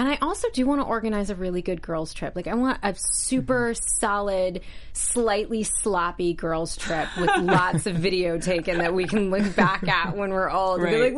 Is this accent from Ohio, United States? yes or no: yes; Ashtabula, Ohio, United States; I'm from Ashtabula, Ohio.